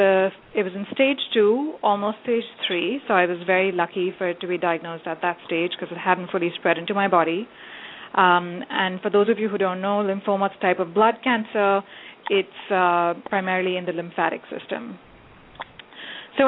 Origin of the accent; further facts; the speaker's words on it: India; I'm originally from India, so my family, my husband's family, everyone is back home there.